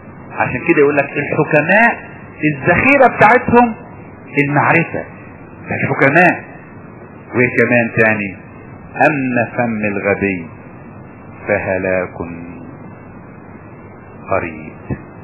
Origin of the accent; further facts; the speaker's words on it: Upper Egypt, Egypt; حتى في مثل عندنا في الصعيد